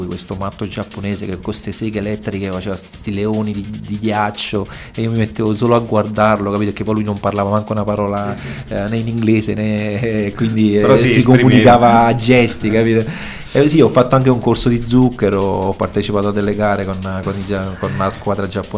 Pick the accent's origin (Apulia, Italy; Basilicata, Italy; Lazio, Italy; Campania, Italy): Campania, Italy; Naples; accent: Neapolitan; magari ho la voce ancora un po' già da napoletano, sai, con la voce chiusa. Mi ricordo quando parlavo inglese in Giappone, i giapponesi mi dicevano sei napoletano